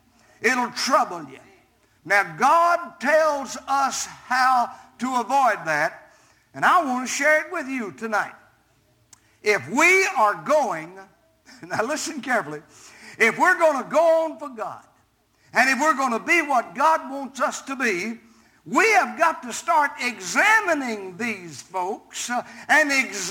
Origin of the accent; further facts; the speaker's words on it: Arkansas, United States; And I grew up in South Arkansas where you had to grow anything, you had nothing to eat.